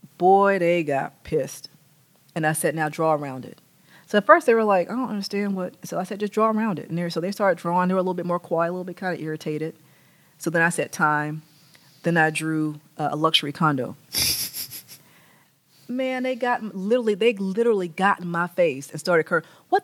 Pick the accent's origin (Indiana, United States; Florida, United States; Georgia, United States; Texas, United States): Georgia, United States; Atlanta; in West End, in Atlanta, in my hometown